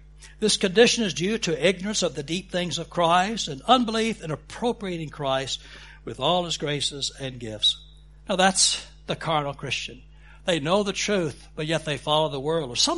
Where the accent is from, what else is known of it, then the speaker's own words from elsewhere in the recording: Texas, United States; and I'm, as a Texan, I can claim some Southern membership, okay?